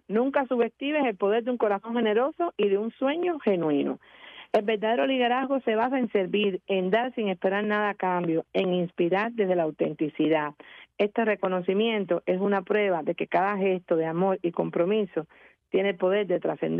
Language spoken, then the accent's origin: Spanish; Cuba; moved away; Yo soy cubana, vine joven para acá.